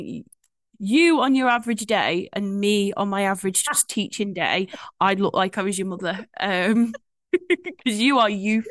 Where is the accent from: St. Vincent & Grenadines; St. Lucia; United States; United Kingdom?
United Kingdom; West Midlands; because I'm from Shropshire.